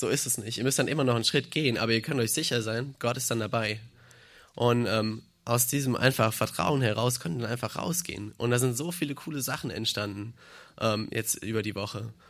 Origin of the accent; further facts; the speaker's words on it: Munich, Bavaria, Germany; Ich bin aus München, ich bin 19.